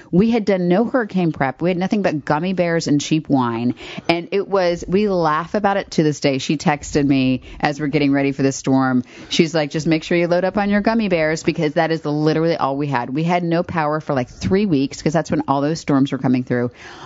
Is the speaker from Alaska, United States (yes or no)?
no; Florida, United States; I grew up in Florida. You grew up here in North Carolina. I grew up with storms